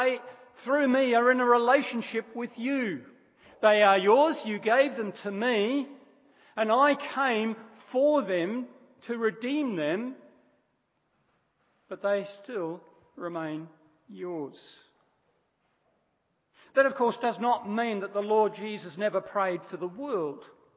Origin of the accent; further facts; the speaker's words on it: Australia; I am Australian, but how I engage as an Australian, how I engage in this nation, is determined by my relationship to the Lord Jesus Christ. I am a Christian